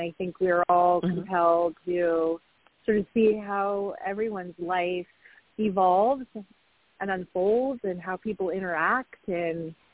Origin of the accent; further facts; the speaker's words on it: California, United States; also born or lived in Massachusetts; So, I mean, I was born in Massachusetts, and when my family said, hey, we're moving to California, and I said, not unless Lost in Space is on TV there.